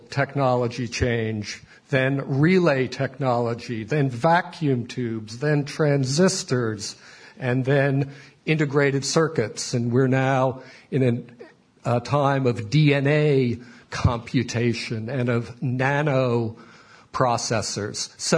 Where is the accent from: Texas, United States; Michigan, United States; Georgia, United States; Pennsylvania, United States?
Pennsylvania, United States; Philadelphia; So in 1945, in my hometown, Philadelphia, there was a building almost the size of the Brookings Building